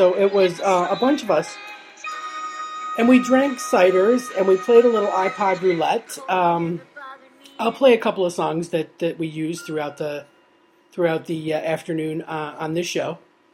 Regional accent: Florida, United States; now in London, United Kingdom; Where's she from? I'm from Florida, but I am now in London, and I am bringing this to you via the internet.

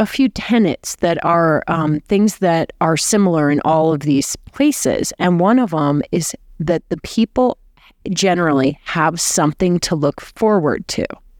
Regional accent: Chicago, Illinois, United States; I'm from the Midwest, too, Chicago.

